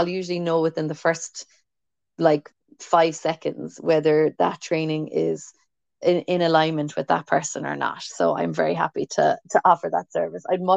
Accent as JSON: {"language": "English", "town": "Cork", "region": "Munster", "country": "Ireland", "accent": "Cork", "said": "we're both from Cork, and we speak in our Cork accents, and we curse, and we're rude, and we chat about life"}